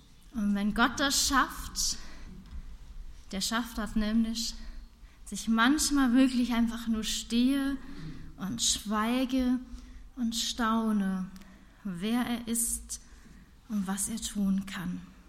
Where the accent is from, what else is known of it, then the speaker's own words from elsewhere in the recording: Northern Germany, Germany; als Norddeutsche bin ich mit Stürmen ja groß geworden